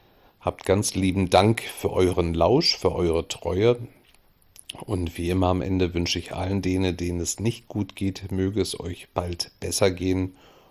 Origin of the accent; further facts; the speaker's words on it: Berlin, Germany; Was mir allerdings diesmal in Berlin aufgefallen ist, ich fühle mich in meiner alten Heimat momentan echt nicht wohl.